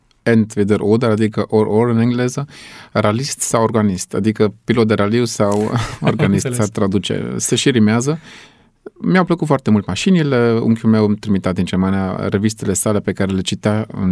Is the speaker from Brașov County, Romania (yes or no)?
yes; Brașov, Brașov County, Romania; sunt un brașovean, adică sunt îndrăgostit de orașul natal, de regiune, și trăiesc aici în biotopul meu